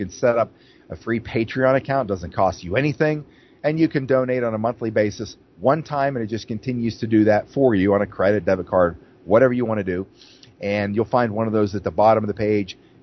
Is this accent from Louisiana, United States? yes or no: no; Phillipsburg, Pennsylvania, United States; Thanks for all the support from my hometown, home base, Phillipsburg, Osceola